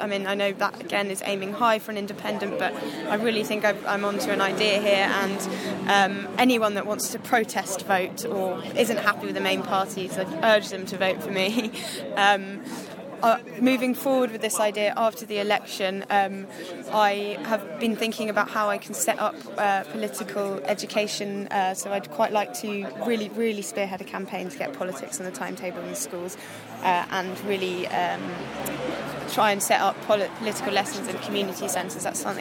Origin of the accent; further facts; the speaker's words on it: London, United Kingdom; I don't live locally. Well, I'm a Londoner, first and foremost. I know Bermondsey and Old Southwark well.